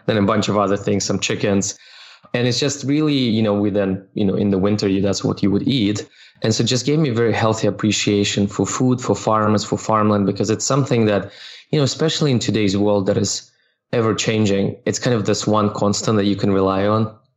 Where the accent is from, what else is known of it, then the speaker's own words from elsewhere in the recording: Russia; also born or lived in Soviet Union; So I grew up, well, born and raised in Soviet Union, and then that collapsed, grew up in Russia.